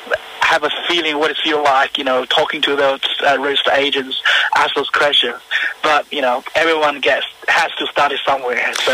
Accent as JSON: {"language": "English", "country": "China", "moved": "as an adult", "lives_now": "Australia", "said": "I was originally from China, so at the time, both my parents and grandparents, they were still living in China."}